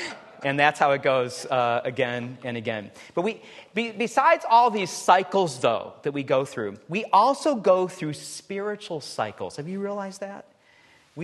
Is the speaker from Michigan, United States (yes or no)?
yes; Michigan, United States; I remember growing up in Michigan. We lived for about 5 years in a little parsonage.